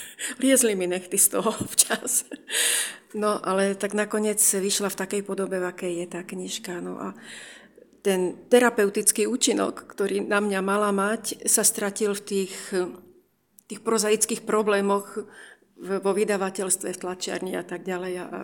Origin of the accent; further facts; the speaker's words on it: Trenčín, Trenčín Region, Slovakia; pretože ja som v podstate Trenčanka, je to takmer moje rodné mesto. To obdobie, ktoré sa v tej knižke spomína, som prežila v Trenčine.